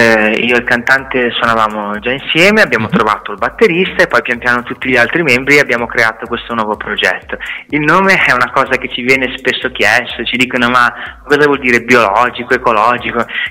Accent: Genoa, Liguria, Italy; noi siamo di Genova

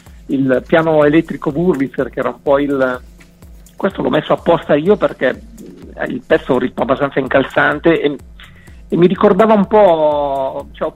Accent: Seregno, Lombardy, Italy; Io sono di Seregno, Brianza Velenosa, sì. Non so se si conosce, zona Monza, vabbè, cose, una cittadina.

